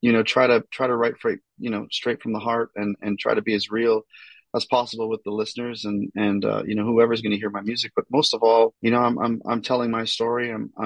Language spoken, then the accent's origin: English; North Bay, Ontario, Canada; I'm an Ontario boy. I come from North Bay, Ontario, Canada. It's a blue collar hockey slash military town, which I grew up around